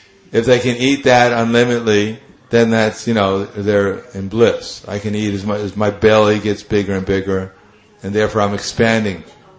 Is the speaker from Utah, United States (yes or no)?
no; Brooklyn, New York, United States; I grew up in Brooklyn, New York. And during that time, no one ever got divorced.